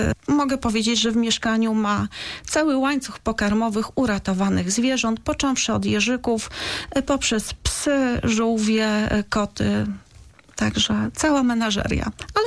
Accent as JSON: {"language": "Polish", "town": "Zawichost", "region": "Świętokrzyskie Voivodeship", "country": "Poland", "said": "ja pochodzę z Zawichostu, ja znam tych ludzi"}